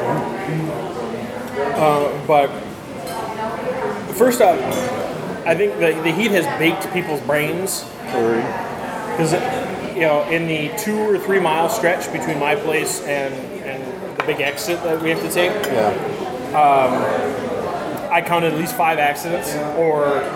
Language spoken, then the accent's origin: English; United States; I'm just going to use a fork on this because I'm American, damn it.